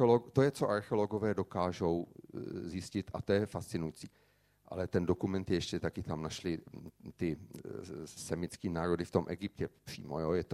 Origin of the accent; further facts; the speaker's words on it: Brno, South Moravian Region, Czechia; a jsem z Brna